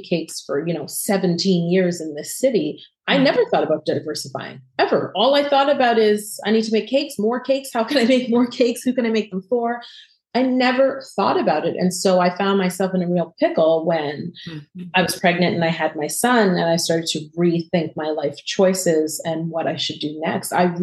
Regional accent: Canada; we are Canadian, we're in Toronto, and shipping from Toronto is really difficult and really expensive

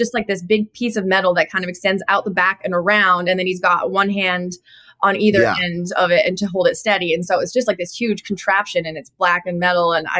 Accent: Cloverdale, British Columbia, Canada; moved away as an adult; now in Nashville, United States; I grew up in Cloverdale, which is a rodeo town in BC.

